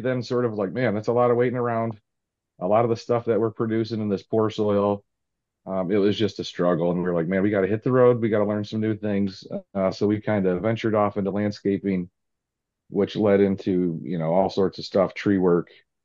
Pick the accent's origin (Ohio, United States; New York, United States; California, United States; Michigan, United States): Michigan, United States; I'm from Northern Michigan.